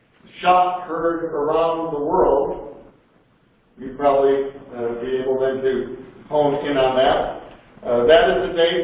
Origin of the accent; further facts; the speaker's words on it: United States; And as an American, we are called to render unto Caesar, and we're called to be good citizens by the scriptures, by God himself. And so I take a certain pride in my country and in our country's history